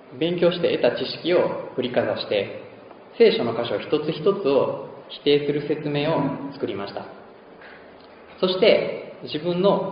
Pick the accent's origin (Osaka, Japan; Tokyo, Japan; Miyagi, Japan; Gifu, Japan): Osaka, Japan; Sakai; born there; 私は大阪府の堺市に生まれました。私は両親が共にクリスチャンの家に生まれました。